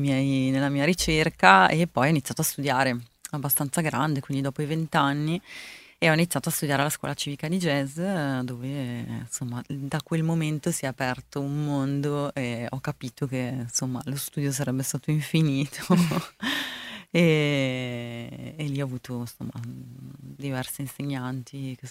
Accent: Milan, Lombardy, Italy; born there; non lo parlo perché sono nata a Milano. In casa mia si è sempre parlato italiano perché i due dialetti non corrispondevano e quindi non so nessuno dei dialetti di origine.

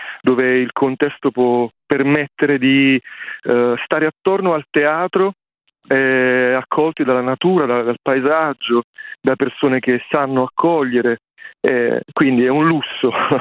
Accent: Naples, Campania, Italy; Sono napoletano poi.

